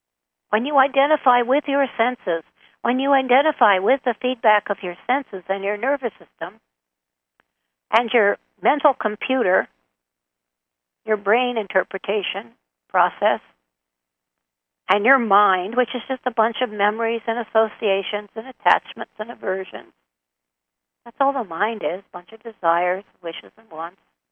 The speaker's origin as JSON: {"language": "English", "country": "United States", "tie": "born there", "said": "I lamented that I was in a female body and I was born in America."}